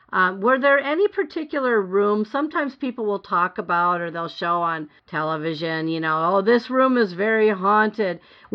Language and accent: English; Minnesota, United States; Rural Minnesota. Oh, my home state.